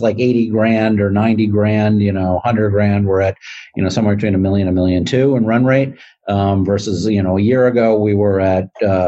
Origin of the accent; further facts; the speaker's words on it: Washington, District of Columbia, United States; I grew up in Washington, D.C.